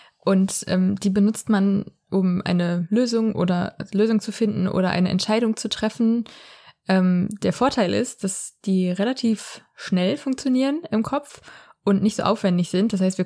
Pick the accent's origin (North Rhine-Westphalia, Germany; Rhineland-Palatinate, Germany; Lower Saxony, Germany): North Rhine-Westphalia, Germany; Bergneustadt; was ist größer, Berlin oder Bergneustadt? Die Stadt, wo ich herkomme